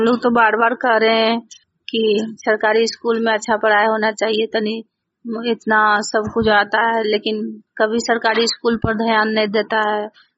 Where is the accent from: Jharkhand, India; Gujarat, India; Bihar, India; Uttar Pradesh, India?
Bihar, India; Jamui; जमुई मधुबन तला।